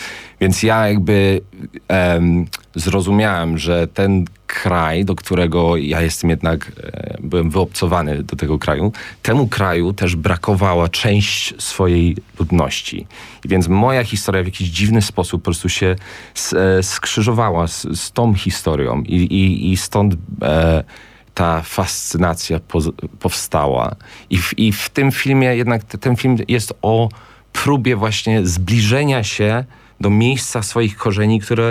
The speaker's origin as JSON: {"language": "Polish", "region": "London", "country": "United Kingdom", "tie": "born or raised there", "said": "Ja się wychowałem w rodzinie polskiej, w Anglii w latach 90., ale jednak zupełnie oddalony od społeczeństwa polskiego w Londynie i w sumie też od Polski."}